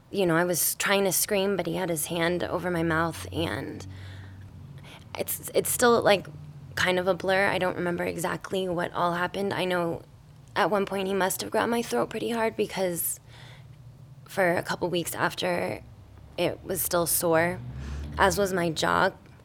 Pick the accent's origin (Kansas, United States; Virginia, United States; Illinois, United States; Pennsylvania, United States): Illinois, United States; Carbondale; being that I grew up in Carbondale